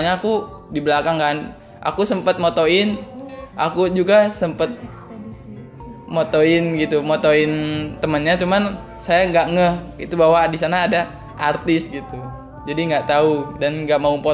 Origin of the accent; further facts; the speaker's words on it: Tasikmalaya, West Java, Indonesia; soalnya kan jauh juga dia orang Tegal, sedangkan aku orang Tasik katanya gitu.